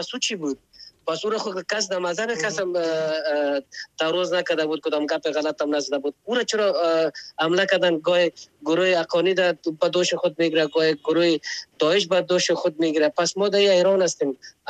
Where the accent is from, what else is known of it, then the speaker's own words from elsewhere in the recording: Afghanistan; ما خو افغان هستیم،